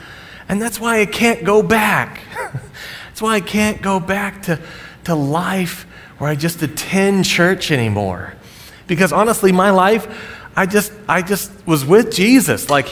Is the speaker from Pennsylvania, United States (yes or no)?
no; Colorado Springs, Colorado, United States; also born or lived in Nashville; I was raised in Colorado Springs, born in Nashville